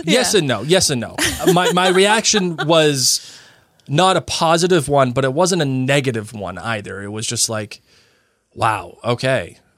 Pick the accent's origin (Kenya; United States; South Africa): United States; Massachusetts; See, I grew up in Massachusetts, and there's this, you know, there's a place in the Cape. It's the Kennedy compound.